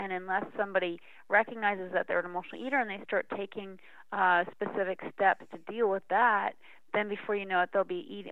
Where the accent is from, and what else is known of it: Northeast, United States